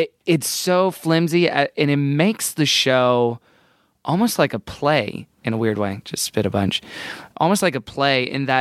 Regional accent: Texas, United States; I'm from Texas.

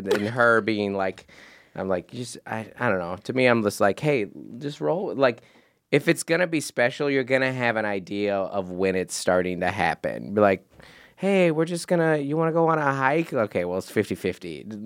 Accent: Seattle, Washington, United States; Well, I grew up in Seattle.

